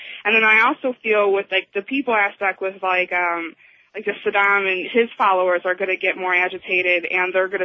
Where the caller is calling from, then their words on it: Cleveland, Ohio, United States; I'm calling from Cleveland on WTAM 1100 AM.